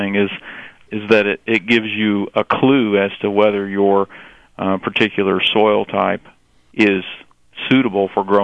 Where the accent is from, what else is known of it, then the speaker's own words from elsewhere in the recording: Indiana, United States; of course I'm from Indiana